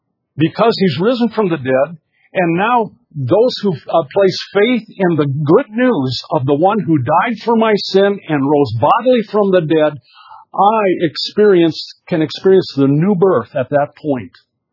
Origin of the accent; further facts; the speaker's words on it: Midwest, United States; And my excuse is that I was raised back in the Midwest, and the farmers came to midweek service with a coat and tie.